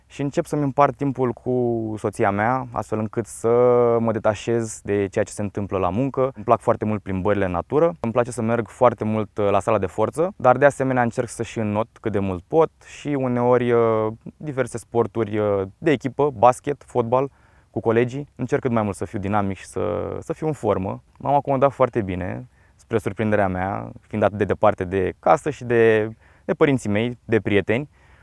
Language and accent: Romanian; Constanța, Constanța County, Romania; Sunt deloc din Constanța și am urmat cursurile la Academia Navală.